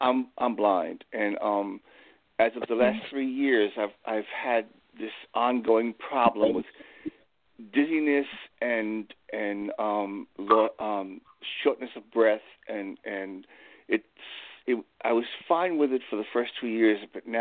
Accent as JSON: {"language": "English", "town": "Long Island", "region": "New York", "country": "United States", "said": "I'm from Long Island, New York."}